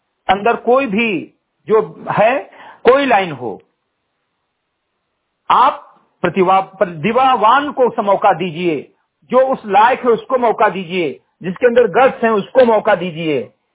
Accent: Uttar Pradesh, India; ग्राम सभा सिंधी घटई विकास खंड के मेनपुरवा जनपद बहराइच का मूल निवासी हूं

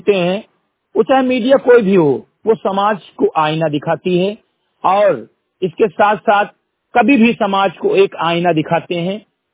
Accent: Semri Ghatai, Uttar Pradesh, India; ग्राम और पोस्ट सेमरी घटई विकास खंड मेंटुआ जनपद बहराइच का मूल निवासी हूं

